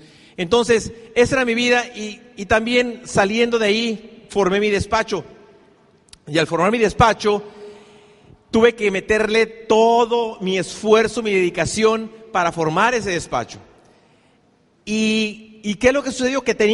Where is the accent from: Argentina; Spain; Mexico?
Mexico; Tijuana, Baja California; Realmente soy de Tijuana. Mi papá es de Oaxaca. Entonces yo digo que soy oaxacaliforniano, ¿ok? Mi mamá es de Guerrero.